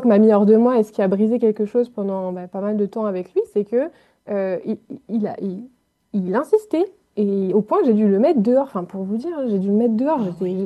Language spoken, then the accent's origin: French; France; Je viens de France, là, ça s'entend